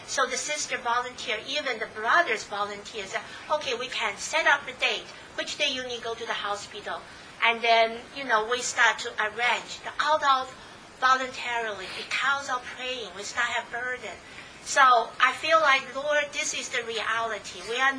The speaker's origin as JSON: {"language": "English", "town": "Philadelphia", "region": "Pennsylvania", "country": "United States", "said": "I'm from Philadelphia, the district 2."}